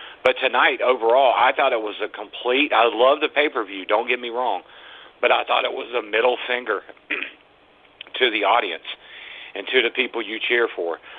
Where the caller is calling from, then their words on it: Raleigh, North Carolina, United States; from Raleigh.